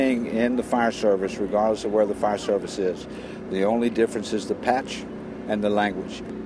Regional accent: Fairfax County, Virginia, United States; I come from Fairfax County, Virginia, where I'm a firefighter battalion chief in charge of the urban search and rescue section there.

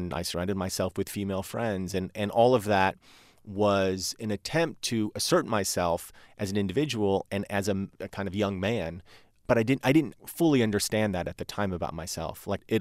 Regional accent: New Jersey, United States; Well, I grew up in New Jersey in, you know, my formative years were kind of the mid-80s, and the mid-80s in New Jersey became kind of like ground zero for American culture in general.

